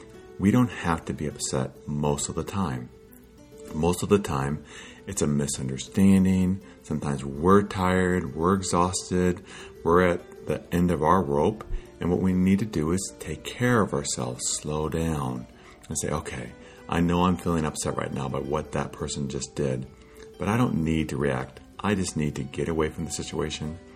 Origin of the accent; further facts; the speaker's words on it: Midwest, United States; Because I was from the Midwest.